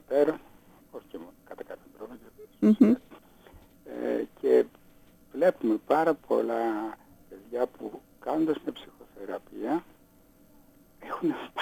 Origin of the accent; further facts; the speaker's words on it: Thessaloniki, Central Macedonia, Greece; Εγώ είμαι από τη Θεσσαλονίκη.